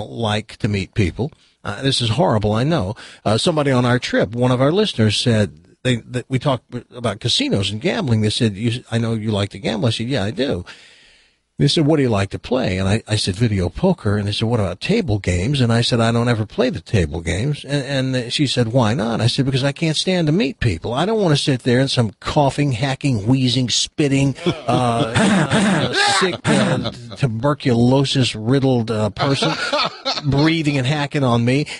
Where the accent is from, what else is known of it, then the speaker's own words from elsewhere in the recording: Bristol, South West England, United Kingdom; And, we're from Bristol, Swaddle.